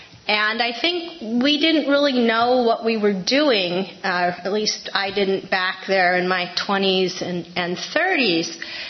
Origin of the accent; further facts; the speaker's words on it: New York City, New York, United States; when I grew up in New York City, I lived in this Irish Catholic, Irish Italian, and then there was a smattering of Jewish people.